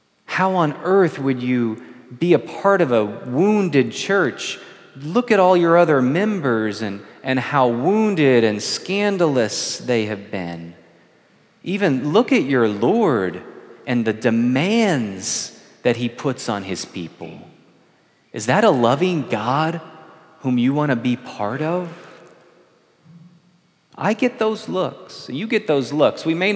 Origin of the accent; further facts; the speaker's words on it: Kentucky, United States; I grew up in Kentucky on the Ohio River, and that my school was in Ohio, and so most of my friends and the people I saw at church, they lived in Ohio. But my family, we always lived in Kentucky.